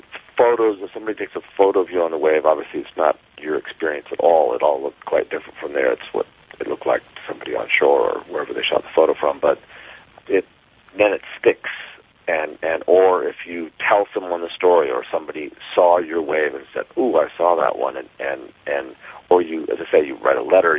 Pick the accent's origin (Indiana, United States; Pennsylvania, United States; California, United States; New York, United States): California, United States; also born or lived in Hawaii; I grew up in Southern California in Hawaii, and you know, learned to surf there and traveled a bit as I could.